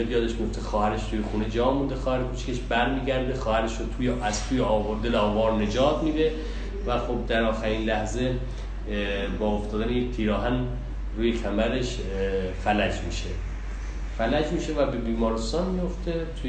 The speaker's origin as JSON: {"language": "Persian", "country": "Iran", "said": "یک چیزی بود که به خود من به عنوان یک ایرانی امید بخشید، اینکه ایرانی ها پشت هم هستن."}